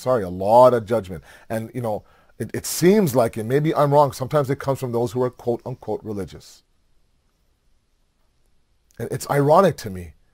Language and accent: English; Toronto, Ontario, Canada; Now, if this was 20 years ago, like when I was growing up in Toronto, oh my God, I would have a random uncle grab me and say, sit down.